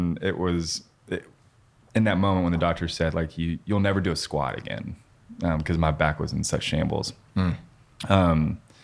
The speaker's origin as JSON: {"language": "English", "town": "Cookeville", "region": "Tennessee", "country": "United States", "tie": "born or raised there", "said": "my sights were set on Belmont because I grew up in Cookeville, and I really wanted to study music."}